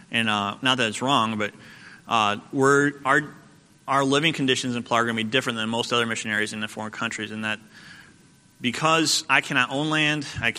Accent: United States; here I am a former Marine and United States citizen, and I'm American.

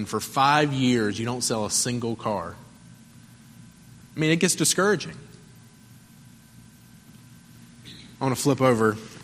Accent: North Carolina, United States; I grew up in North Carolina in the Bible Belt, churches on every street corner.

